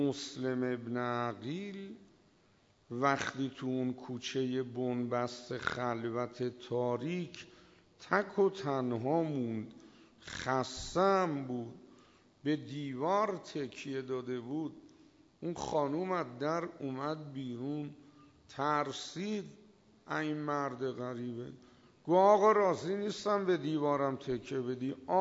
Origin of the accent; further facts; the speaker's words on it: Iran; من زائرم، از ایران اومدم، 1 ماه هست اینجا